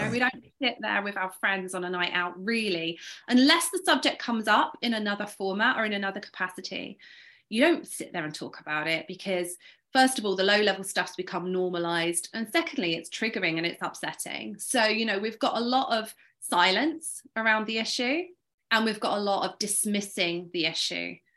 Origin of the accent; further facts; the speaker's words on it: East of England, United Kingdom; I'm from Essex. Now I guess the Essex girl thing is known in America.